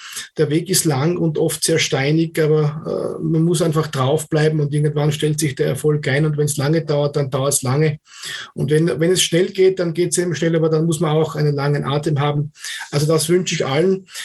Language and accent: German; Austria; Ich würde mich freuen und ich glaube, die Leute bei uns in Österreich, die würden sich auch freuen, von dir was zu hören